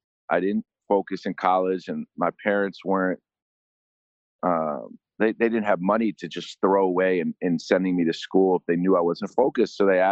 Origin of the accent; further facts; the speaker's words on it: New York, United States; this kind of fast-paced, exciting life that growing up in New York, I was exposed